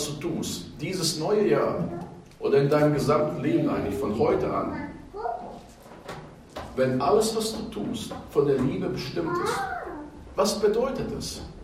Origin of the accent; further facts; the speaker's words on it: West Germany, Germany; als Kind in Westdeutschland aufgewachsen zu sein